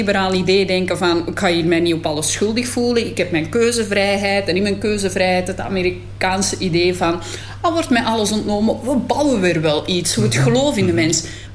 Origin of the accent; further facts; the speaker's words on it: Belgium; Want ik kom uit België. En in België liggen gewoon op elke gelijkvloerse verdieping tegels.